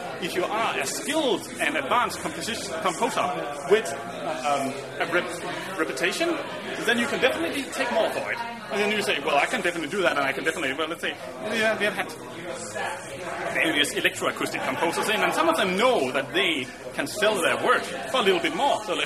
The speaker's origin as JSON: {"language": "English", "country": "Faroe Islands", "said": "The Faroe Islands."}